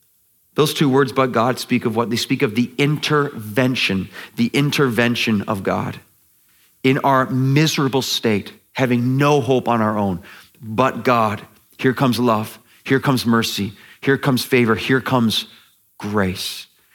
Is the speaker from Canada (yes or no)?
yes; Canada; Here I'm a kid from Canada in a continent they didn't even know existed.